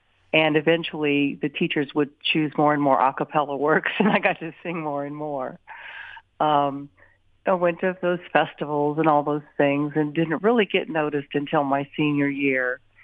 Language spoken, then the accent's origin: English; Houma, Louisiana, United States; born there; I was born in Houma, Louisiana, which is about 60 miles southwest of New Orleans, and it's in the heart of Cajun country.